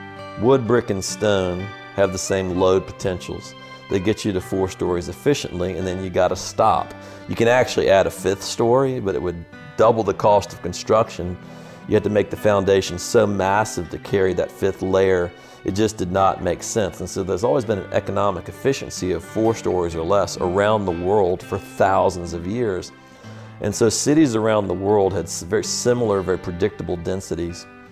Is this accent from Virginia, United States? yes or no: yes; Richmond, Virginia, United States; now in Charleston, United States; And I will say, no, I am not. I am from Richmond. My people are from Virginia. I live here, but I'm from there.